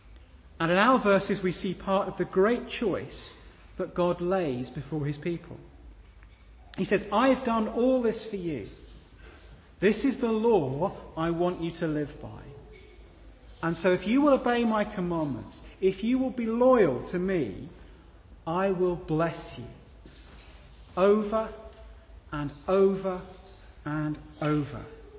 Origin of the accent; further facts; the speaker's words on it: London, United Kingdom; I grew up in North London